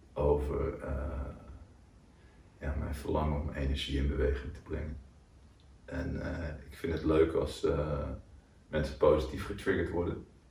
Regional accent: 's-Hertogenbosch, North Brabant, Netherlands; bijvoorbeeld Den Bosch waar ik vandaan kwam

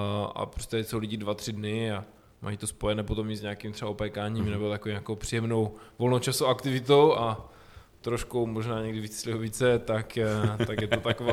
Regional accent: Kopřivnice, Moravian-Silesian Region, Czechia; now in Veselá, Czechia; nejsem narozený ve Veselé, já jsem původem z Kopřivnice, stejně v podstatě jako my dva společníci, takže jsme z města automobilu, ale koupili jsme tady v roce 2000 pozemky, poměrně jako pěkné a líbilo se nám tady a v podstatě přestěhovali jsme sem

